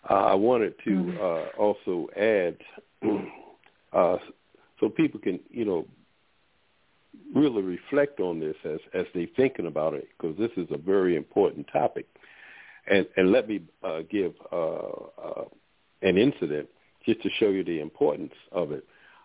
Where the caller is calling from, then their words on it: Baltimore, Maryland, United States; I'm calling from Baltimore, Maryland.